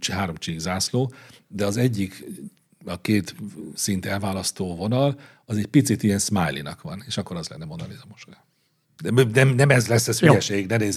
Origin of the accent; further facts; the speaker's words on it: Hungary; meg kell jelennie valahogy annak, hogy magyarok vagyunk. Ehhez ragaszkodom.